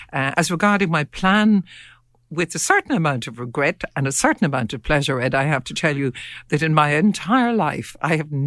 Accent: Ferns, Leinster, Ireland; I had a great childhood. I grew up in a townland, Coolator, which in those days would have been astonishingly rural. As you know, Wexford, County Wexford, is now home

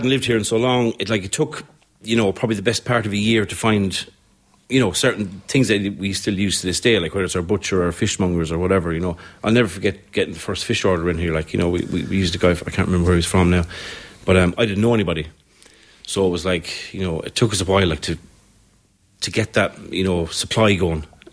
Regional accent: Kilkenny, County Kilkenny, Ireland; I'm from Kilkenny, yeah. I'm only up the road. My parents just live around the corner.

